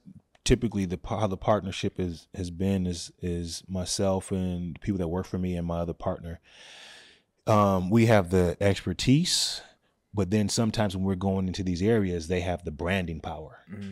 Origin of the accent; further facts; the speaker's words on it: Minneapolis, Minnesota, United States; because the reality of I'm from North Minneapolis, but there's a North Minneapolis in every state.